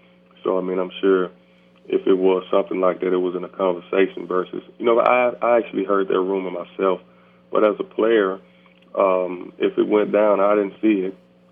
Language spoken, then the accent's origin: English; Mississippi, United States; So I was from Mississippi, but it really felt like to me, and really seemed like to me, it was Tennessee, man.